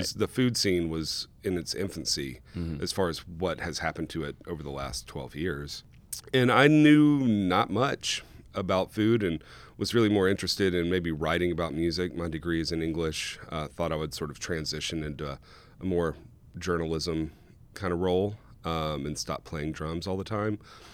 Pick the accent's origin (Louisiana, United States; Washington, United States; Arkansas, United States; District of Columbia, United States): Louisiana, United States; But I grew up in South Louisiana.